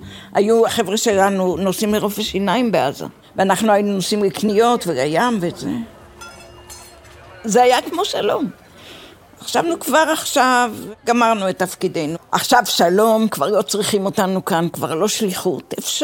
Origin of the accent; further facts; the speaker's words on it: Herzliya, Tel Aviv District, Israel; born there; נולדתי בהרצליה, בצריף דולף. היה גשם נוראי ולא הייתה דרך בית חולים, אז פשוט נולדתי בבית.